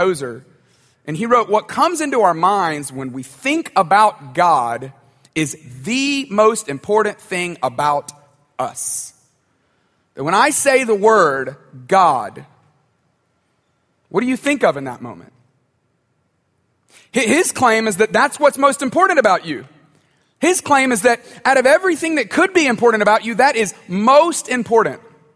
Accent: Tuscaloosa, Alabama, United States; I grew up in Tuscaloosa.

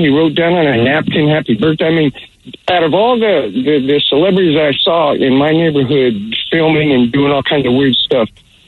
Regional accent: Culver City, California, United States; So I grew up down in Culver City next to MGM Studios, so I saw a lot of celebrities, a lot of filming going on back there.

